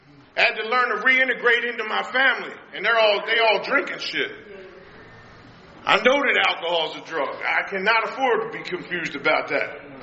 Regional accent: Baltimore, Maryland, United States; She didn't, you know, my grandparents raised me. I'm from West Baltimore. She did the best she could.

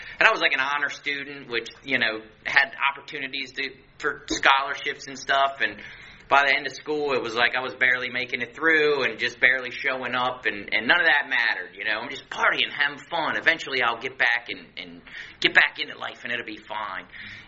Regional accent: Baltimore, Maryland, United States; I grew up in Baltimore City over in Hamden.

